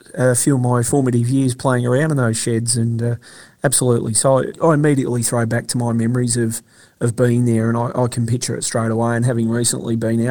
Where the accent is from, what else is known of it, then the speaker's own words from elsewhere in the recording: Swan Hill, Victoria, Australia; moved away as an adult; Yeah, so I grew up in the Mallee, grew up in Swan Hill till I was about 22 before I left. Lived in town, wasn't on the land myself